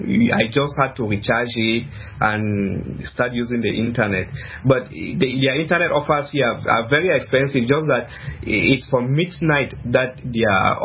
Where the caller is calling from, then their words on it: Cameroon; have a new internet provider in Cameroon, Nextel. They have just connected up. So right now I'm calling from my hometown.